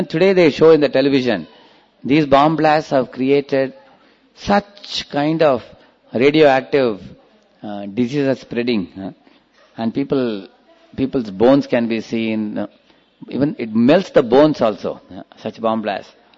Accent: South India, India; English is a second language; because I hail from South India

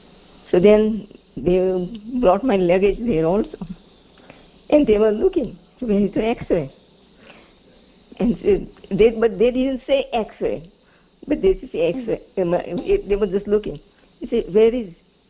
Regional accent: India; English is a second language; moved away; the very first time in 1969, when I was coming from India to here, the first time, very first time. And so then, didn't know how to go and where to go and whatever. And I didn't know much English either.

